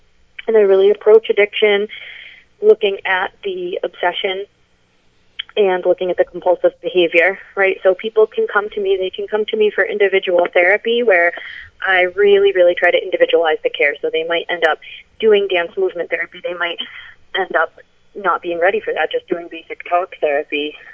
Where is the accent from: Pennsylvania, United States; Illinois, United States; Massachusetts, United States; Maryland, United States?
Massachusetts, United States; Boston; South Boston Collaborative, where I got a lot of my training, which is a substance abuse clinic in my hometown.